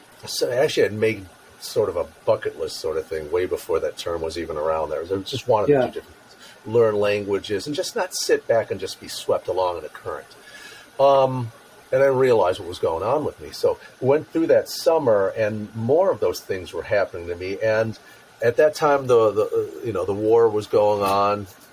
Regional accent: United States; My heart, my upbringing. American. I was going to say traditional. I'm an American.

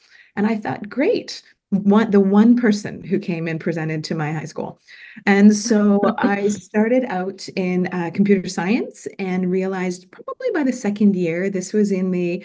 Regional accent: British Columbia, Canada; But I started, I grew up on the West Coast of Canada, and not a lot of people move from the West to the East. You know, it's a bit of it's idyllic on Vancouver Island. But I was raised on a farm.

